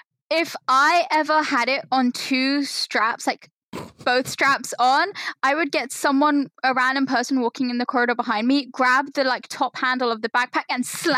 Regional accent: United Kingdom; Yeah, but they can't be mad. I'm British.

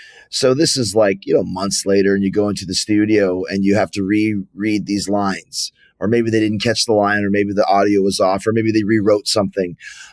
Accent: Canada; And I'm from Canada, so I shouldn't even be selling it, but it was really cold.

